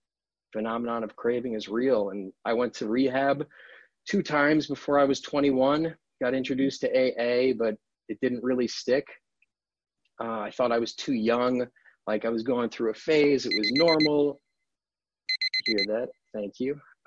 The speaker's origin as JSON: {"language": "English", "region": "New York", "country": "United States", "tie": "born or raised there", "said": "So I grew up in New York, had a good family."}